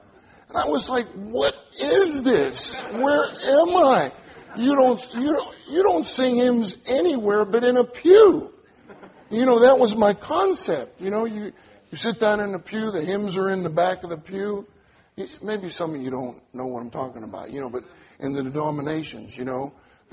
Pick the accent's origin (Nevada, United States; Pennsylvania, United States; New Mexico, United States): Pennsylvania, United States; Pittsburgh; I come from Pittsburgh too. We're from the same area.